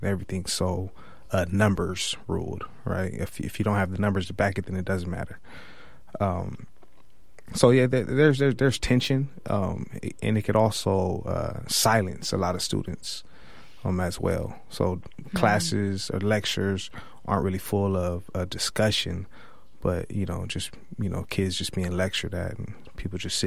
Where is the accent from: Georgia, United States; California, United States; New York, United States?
California, United States; San Diego; So I'm born and raised in San Diego. So, you know, when we think of Berkeley, down in Southern California